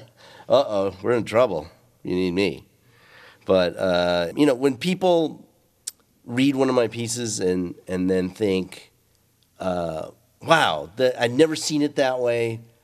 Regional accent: Tijuana, Baja California, Mexico; being not American enough for the U.S. and not Mexican enough for Mexico. I grew up watching the Lucha Libre matinees in Tijuana, you know, reading Mexican comic books and getting exposed to a bilingual, bicultural way of looking at things.

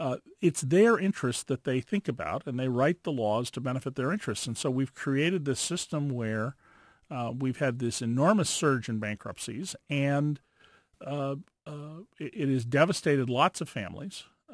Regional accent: Santa Cruz, California, United States; when I was a boy growing up in Santa Cruz back in the 60s

